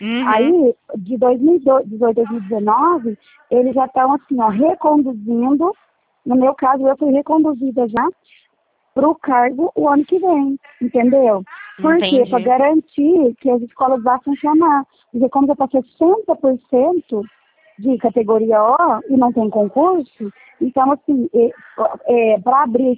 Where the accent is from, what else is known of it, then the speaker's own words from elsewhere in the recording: Franca, São Paulo, Brazil; Eu sou de Franca